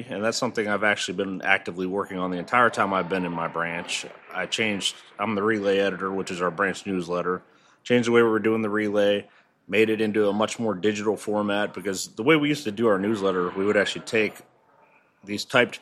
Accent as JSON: {"language": "English", "town": "Warren", "region": "Ohio", "country": "United States", "said": "I'm from Warren, Ohio."}